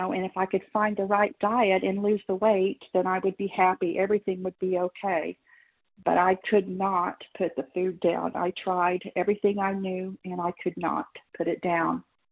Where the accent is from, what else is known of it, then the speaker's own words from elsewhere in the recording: Oklahoma, United States; I'm a recovered compulsive overeater. I'm from Oklahoma.